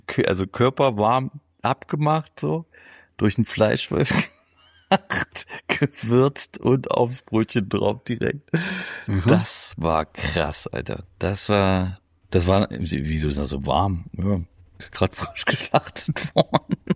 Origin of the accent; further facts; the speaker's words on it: Thuringia, Germany; ich komme aus so Eichsfeld, aus dem Kreis Eichsfeld, aus Thüringen.